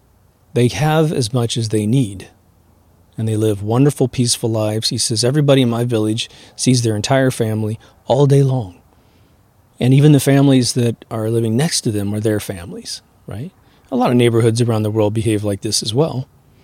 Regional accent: Kansas, United States; Like I grew up in Kansas. I could drive anywhere in Kansas, and as long as they recognize me as a fellow Kansan

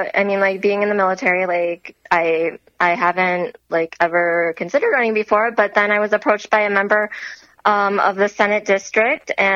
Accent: Coon Rapids, Minnesota, United States; now in North Oaks, United States; I'm also a Korean-American adoptee. I grew up in Coon Rapids and currently living with my family in North Oaks.

